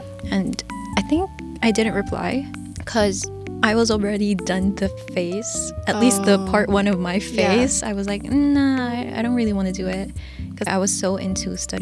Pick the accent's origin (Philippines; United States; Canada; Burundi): Philippines; And growing up in the Philippines, it's always like singers like … that were popular at that time.